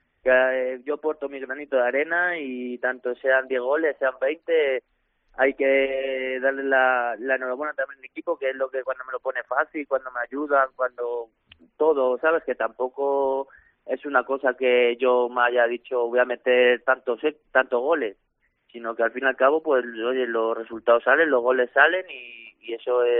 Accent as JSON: {"language": "Spanish", "town": "Alcalá de Henares", "region": "Community of Madrid", "country": "Spain", "said": "Yo soy de Alcalá de Henares, de Madrid, sí."}